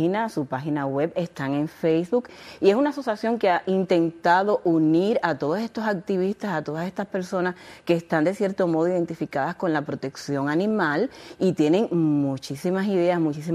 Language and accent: Spanish; Cuba